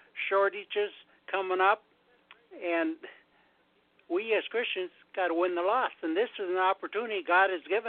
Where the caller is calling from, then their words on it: Minnesota, United States; from Minnesota.